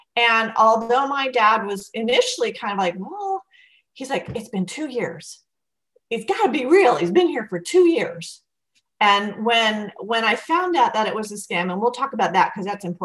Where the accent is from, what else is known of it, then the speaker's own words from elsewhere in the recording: New England, United States; I grew up in New England